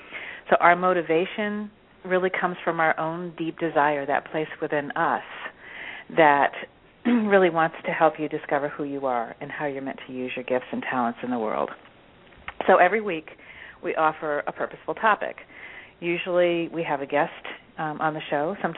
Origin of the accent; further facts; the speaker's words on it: Rockport, Massachusetts, United States; am a life, leadership, true purpose, and dream coach, and I'm from Rockport, Massachusetts.